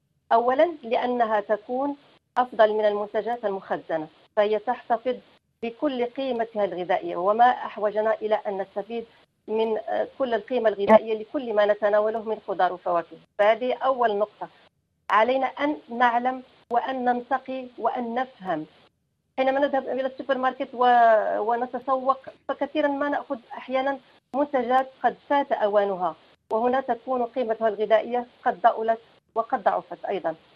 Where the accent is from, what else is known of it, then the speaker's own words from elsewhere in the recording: Morocco; مثلا عندنا في المغرب سنجد أن الخضار الموسمية في الشتاء